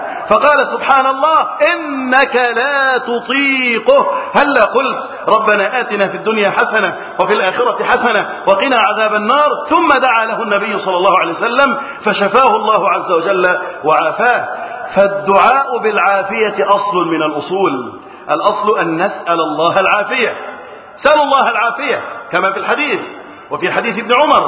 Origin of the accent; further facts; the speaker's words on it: Egypt; اللهم احفظ بلدنا مصر